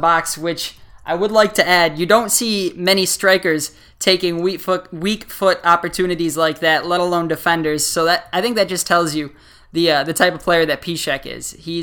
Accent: United States; being an American, like, it's hard for me not to like Pulisic

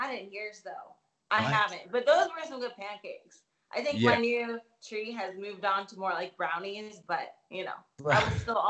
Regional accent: Ohio, United States; which was a super special win to me because it was in my home state of Ohio and it was such a big deal.

